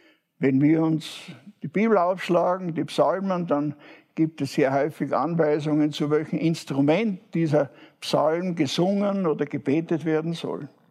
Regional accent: Austria; now in Switzerland; Ich bin kein Schweizer. Ich bin Österreicher.

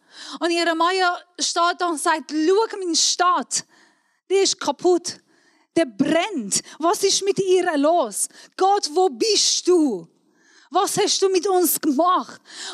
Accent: Iran; German is a second language; now in Switzerland; ich komme aus dem Iran, nicht Wallis.

